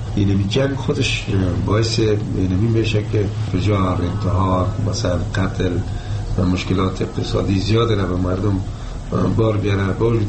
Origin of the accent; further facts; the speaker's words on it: Afghanistan; ما افغان هستیم